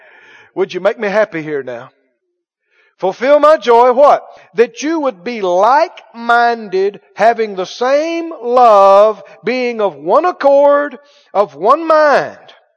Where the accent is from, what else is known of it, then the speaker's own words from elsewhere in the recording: Mississippi, United States; I'm from Mississippi, and I've done split a lot of firewood in my time.